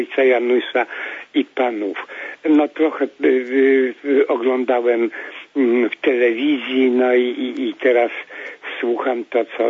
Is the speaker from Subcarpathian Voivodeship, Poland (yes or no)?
no; Warsaw, Masovian Voivodeship, Poland; jestem, pochodzę z wielopokoleniowej rodziny warszawskiej